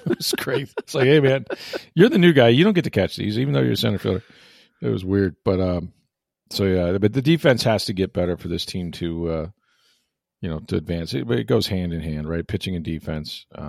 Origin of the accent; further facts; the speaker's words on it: St. Petersburg, Florida, United States; born there; now in Tampa, United States; And I was born in St. Petersburg. I love St. Petersburg. I live in Tampa now.